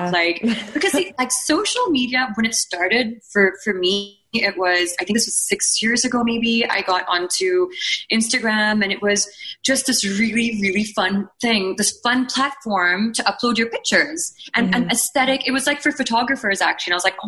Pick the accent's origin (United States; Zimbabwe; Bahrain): Bahrain; I remember this, like, growing up in Bahrain.